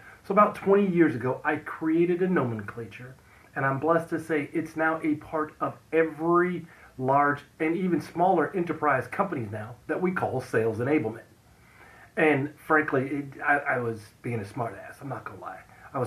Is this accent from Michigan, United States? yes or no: no; Dallas, Texas, United States; also born or lived in Louisiana; now in San Francisco, United States; currently reside in San Francisco Bay Area, but I grew up down south, and I don't mean Southern California. I was born in Louisiana, and I grew up in Dallas, and then later moved out to California because my dad was military